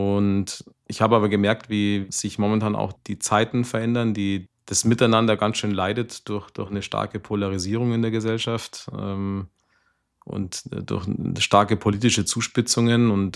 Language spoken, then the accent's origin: German; Puchheim, Bavaria, Germany; ich wohne jetzt nicht umsonst schon fast 50 Jahre in Puchheim, sondern weil ich mich hier wirklich wohlfühle. Puchheim ist meine Heimat. Ich kann mir auch nicht vorstellen, irgendwo anders zu leben.